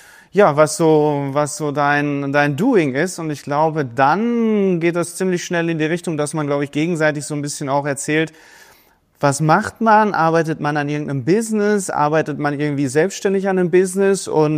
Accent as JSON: {"language": "German", "town": "Dortmund", "region": "North Rhine-Westphalia", "country": "Germany", "also_born_or_lived": "Stuttgart", "moved": "yes", "lives_now": "Dubai, United Arab Emirates", "said": "Meine Heimat, ich komme ursprünglich aus Dortmund, aber fühle mich nach 15 Jahren Stuttgart auch so ein bisschen ist Stuttgart dann auch die Heimat geworden und ja, mittlerweile wohnen wir in Dubai."}